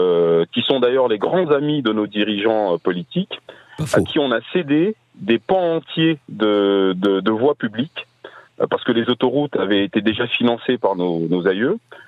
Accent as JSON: {"language": "French", "country": "France", "said": "en tant que Français, je suis de plus en plus mal à l'aise."}